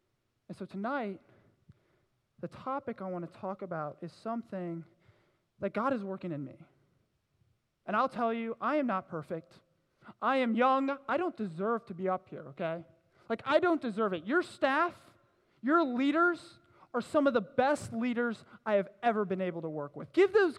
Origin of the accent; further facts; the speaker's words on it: Orlando, Florida, United States; I am actually from Orlando, Florida, okay? Give it up, yes! Best state in the country, okay? I love Florida, it's fantastic.